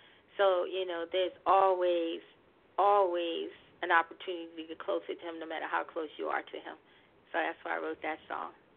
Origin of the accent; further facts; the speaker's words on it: Montclair, New Jersey, United States; I'm a native New Jersey girl. I'm from Mount Clair, New Jersey, but I was born in Brick City, which is Newark, New Jersey.